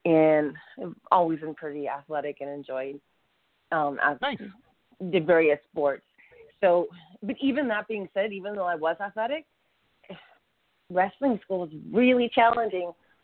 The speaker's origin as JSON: {"language": "English", "town": "Thunder Bay", "region": "Ontario", "country": "Canada", "tie": "born or raised there", "said": "Canada's beautiful, and Northern Ontario is beautiful"}